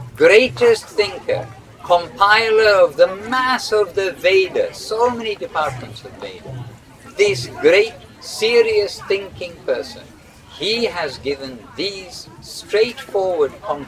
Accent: India; I came to Kiev last year. It was my first place I came to when I came out from India.

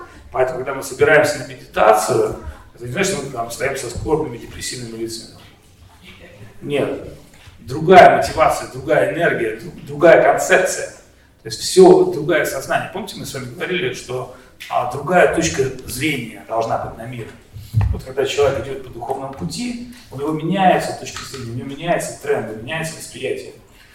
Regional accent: Saint Petersburg, Russia; что-то я сам из Питера, мне что-то Питер напоминает.

